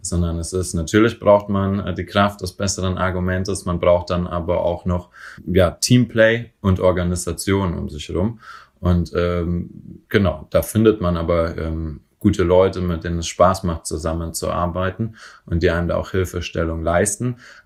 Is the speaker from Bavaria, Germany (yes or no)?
yes; Bavaria, Germany; now in Berlin, Germany; in Bayern, wo ich herkomme, in Franken